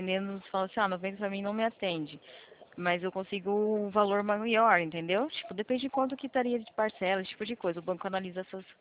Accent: São Paulo, Brazil; Aí você vai ver que eu sou de São Paulo aqui, tá? Mas eu faço a região aí do Rio.

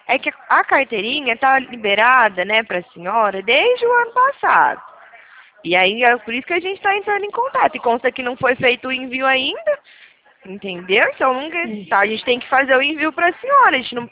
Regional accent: Belo Horizonte, Minas Gerais, Brazil; Eu sou aqui de BH, tá?

